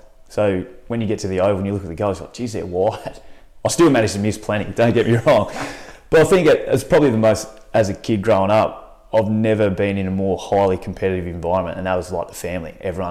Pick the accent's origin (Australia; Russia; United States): Australia; Tasmania; I think it certainly makes you incredibly humble.